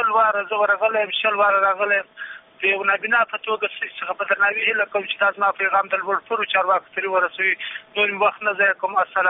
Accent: Kandahar, Afghanistan; زه د کندهار ولایت څخه یو تن

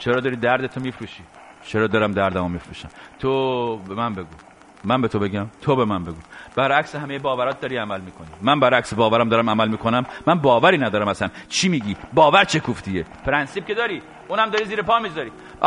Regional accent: Iran; moved away; خب از ایران اومدم بیرون.

